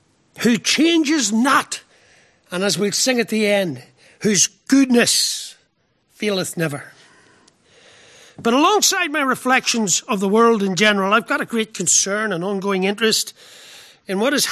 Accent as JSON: {"language": "English", "town": "Belfast", "region": "Northern Ireland", "country": "United Kingdom", "tie": "born or raised there", "said": "But I grew up in Belfast in the time of the height of the Troubles, and I have lived long enough to see a form of peace restored in my dear homeland."}